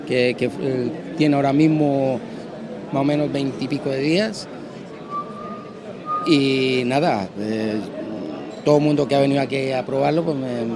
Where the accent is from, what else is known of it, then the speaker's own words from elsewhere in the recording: Colombia; now in Fuerteventura, Spain; Yo vengo de Colombia.